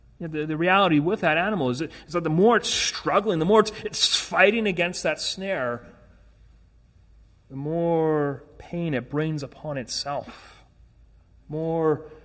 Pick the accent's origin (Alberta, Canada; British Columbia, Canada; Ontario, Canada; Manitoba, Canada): Alberta, Canada; Edmonton; back in my hometown in Edmonton.